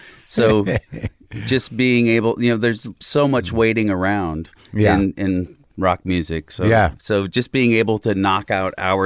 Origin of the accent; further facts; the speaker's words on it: Illinois, United States; Southern Illinois, closer to St. Louis than Chicago, just across the Mississippi River from St. Louis.